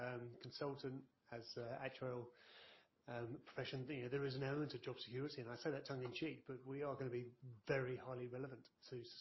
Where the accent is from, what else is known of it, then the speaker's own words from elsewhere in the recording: England, United Kingdom; moved away as an adult; now in Australia; I'm English. I came here for 2 years in 99. I never went home for good reason, right?